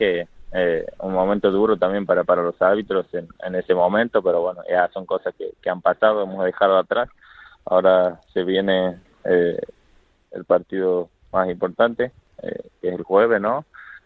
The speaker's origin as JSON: {"language": "Spanish", "region": "Santiago del Estero", "country": "Argentina", "lives_now": "Spain", "said": "Yo soy del norte, de Santiago del Estero."}